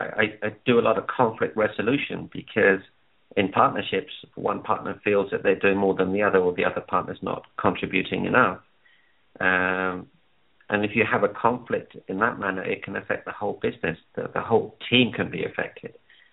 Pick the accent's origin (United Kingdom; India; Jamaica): India; So, for example, as an Indian, we're all very keen for our children to get great grades.